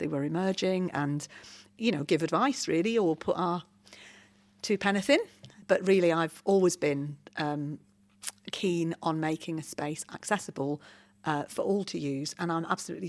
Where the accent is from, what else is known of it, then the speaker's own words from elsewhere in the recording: Corby, East Midlands, United Kingdom; I was so shocked when I walked out the other night, you know, and here I was in my hometown having had a lovely night out in a beautiful brand new building in lovely surroundings